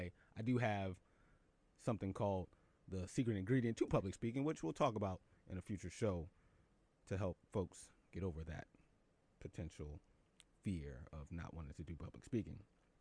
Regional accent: Philadelphia, Pennsylvania, United States; now in New York City, United States; I grew up in Philly. Shout out to the city of brotherly love.

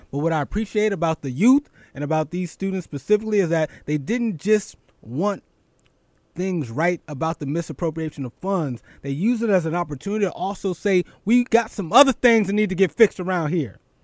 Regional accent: Philadelphia, Pennsylvania, United States; I went to University of Pennsylvania, my hometown of Philly.

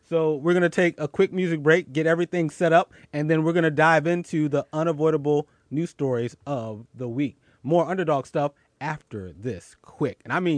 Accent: Philadelphia, Pennsylvania, United States; now in New York City, United States; Shout out to the 215, Daryl from my hometown of Philly, representing as we do what we do here in the 212.

